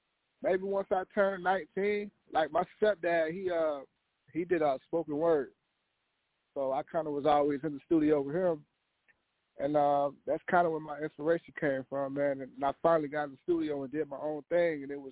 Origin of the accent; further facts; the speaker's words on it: the Carolinas, United States; Because, you know, where I'm from, man, my small town is like, it's a lot of love and it's a lot of hate.